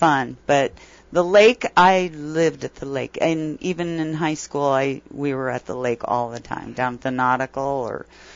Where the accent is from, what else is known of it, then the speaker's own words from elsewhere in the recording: Lake Havasu City, Arizona, United States; I grew up on it, so I cherish growing up in Havasu and enjoying it while it was small.